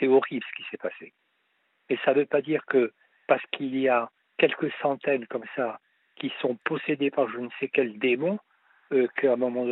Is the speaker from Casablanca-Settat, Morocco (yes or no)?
no; Rabat, Rabat-Salé-Kénitra, Morocco; born there; Il y a une grande avenue où je suis né à Rabat qui s'appelle l'avenue Mohamed V